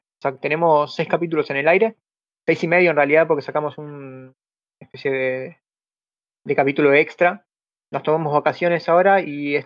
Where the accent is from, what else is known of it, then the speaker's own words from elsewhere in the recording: Buenos Aires, Argentina; Soy parte del podcast Lag Mental. Soy de Argentina, Buenos Aires.